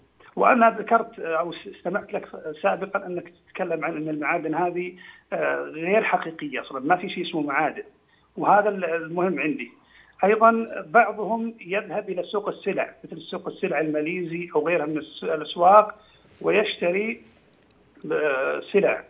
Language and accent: Arabic; Saudi Arabia; وبعضهم يقول أنا أشتري مواد غذائية من السوق عندنا في السعودية